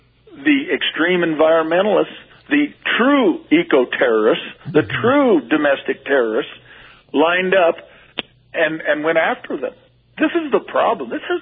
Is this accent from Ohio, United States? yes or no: no; Oregon, United States; When I grew up in Southeast Oregon, there was a...